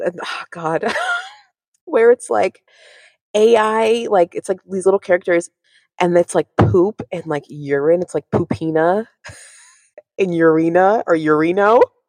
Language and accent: English; United States; Being American is so embarrassing right now.